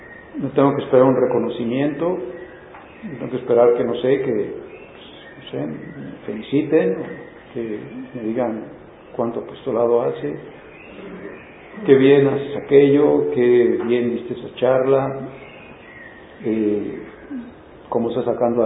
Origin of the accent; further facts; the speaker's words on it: Mexico; a lo mejor puedo envidiar no ser ciudadano americano en este momento, ¿sí? soy ciudadano mexicano, ¿sí?